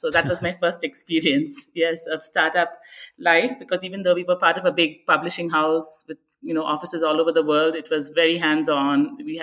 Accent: Kodaikanal, Tamil Nadu, India; what's happening to all hill stations is happening right here in my hometown.

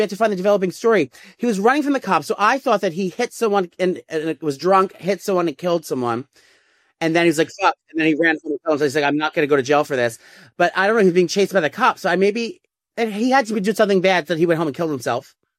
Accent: Paris, Île-de-France, France; Season 5 or 4 of White Lotus is right here in my hometown. Paris, France

